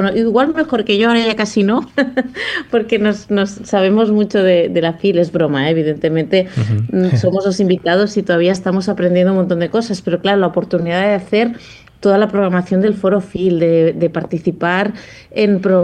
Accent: Barcelona, Catalonia, Spain; yo soy de Barcelona, siempre he sido de Barcelona, además siempre he sido muy de Barcelona. O sea, quiero mucho la ciudad

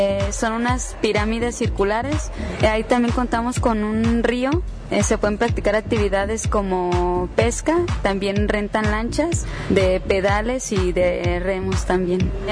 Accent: Teuchitlán, Jalisco, Mexico; De Teuchitlán, Jalisco. Aproximadamente se hace una hora en carro de Guadalajara a Teuchitlán.

